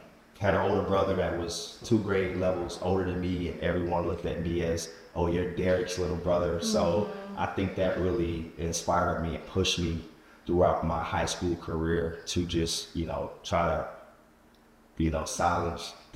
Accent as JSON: {"language": "English", "town": "Decatur", "region": "Georgia", "country": "United States", "lives_now": "Sandy Springs, United States", "said": "I'm from Decatur, Georgia. I reside now in Sandy Springs."}